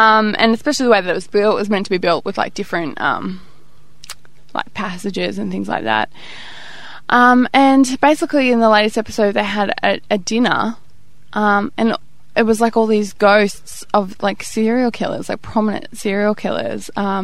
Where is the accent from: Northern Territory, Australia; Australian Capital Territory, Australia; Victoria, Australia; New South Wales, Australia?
Victoria, Australia; Melbourne; And I think because we're originally from Melbourne, aren't we?